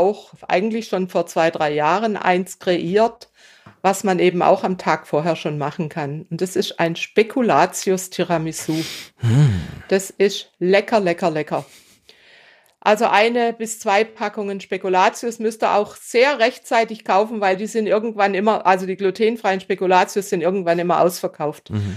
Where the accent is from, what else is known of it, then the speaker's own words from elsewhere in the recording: Bad Säckingen, Baden-Württemberg, Germany; Ich weiß, in meiner Heimatstadt Säckingen gibt es oder gab es ein Lokal